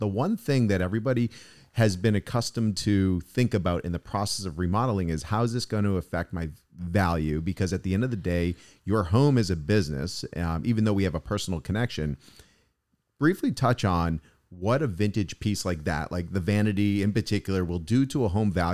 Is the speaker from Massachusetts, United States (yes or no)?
yes; Easton, Massachusetts, United States; also born or lived in Newton; In a town called Easton. South Shore.